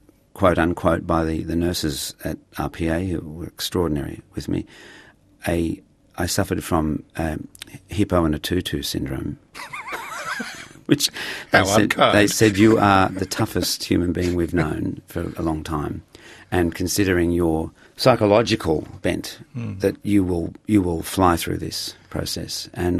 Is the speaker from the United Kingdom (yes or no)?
no; Australia; are you enjoying this, being an Australian? I said, yeah